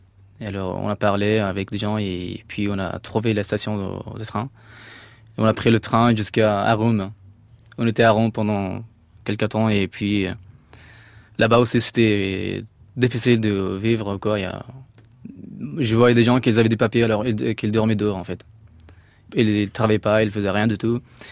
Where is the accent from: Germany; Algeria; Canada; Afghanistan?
Afghanistan; French is a second language; also born or lived in Iran / Turkey; now in Paris, France; quand j'ai quitté l'Afghanistan, j'ai développé des pays, d'autres pays, comme l'Iran, Turquie, tout ça, j'ai dit non, il y a des pays, quoi, là, ça existe encore, le monde est grand. Et moi, je n'ai pas choisi la France, et oui, je suis venu en France, à Paris